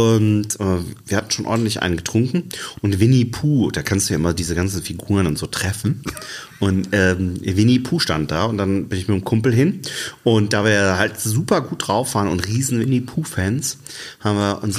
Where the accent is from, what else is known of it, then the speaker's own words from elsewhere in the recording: Baden-Württemberg, Germany; ja, ich komm aus Baden-Württemberg.